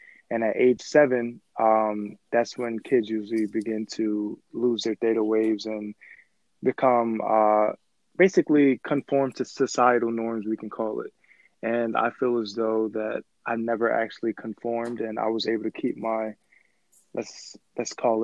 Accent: New Jersey, United States; also born or lived in Brooklyn, New York; Okay, so I was born in Brooklyn, New York. Then I moved to New Jersey when I was age 9. Moved to New Jersey, and that's when I feel as though I started to become who I am today.

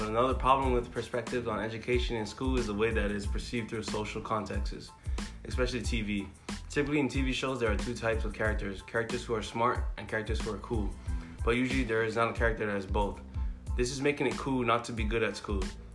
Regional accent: Kona, Hawaii, United States; I'm from the Big Island of Hawaii, and I grew up on the Kona side and went to a public high school.

